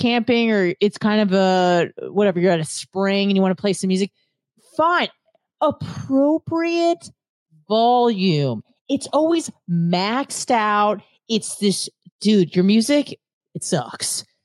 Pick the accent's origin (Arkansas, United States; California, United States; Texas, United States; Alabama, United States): California, United States; San Diego; I'm from San Diego, right? Which is essentially...